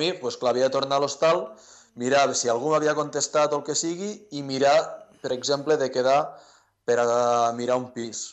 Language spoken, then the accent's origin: Catalan; Catalonia, Spain; els vaig dir, mira, que sóc del Priorat, saps, que sé de vi